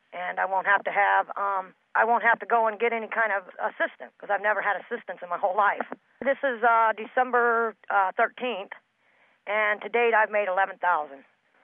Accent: Columbus, Ohio, United States; I'm 44 years old. I'm from Columbus, Ohio, and I work at the Ohio Thrift Store

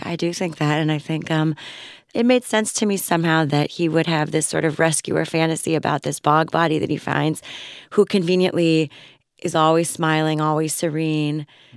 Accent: Miami, Florida, United States; But, you know, I really credit growing up in Miami in some ways.

